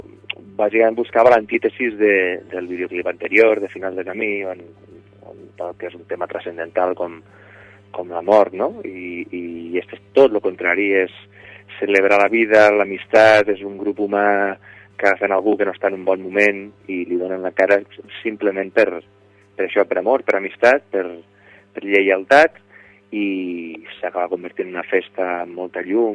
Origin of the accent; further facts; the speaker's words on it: Catalonia, Spain; Jo que sóc un ebrenc